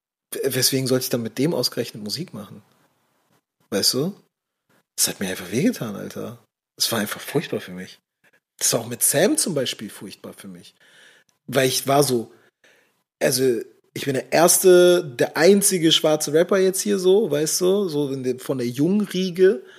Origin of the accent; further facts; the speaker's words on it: Hamburg, Germany; meine Tour in Hamburg. Da waren 40 zahlende Gäste da in meiner Heimatstadt.